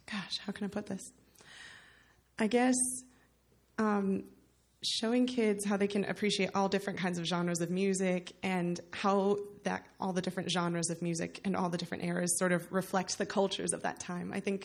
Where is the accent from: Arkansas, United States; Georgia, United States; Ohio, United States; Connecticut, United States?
Connecticut, United States; I'm from Connecticut.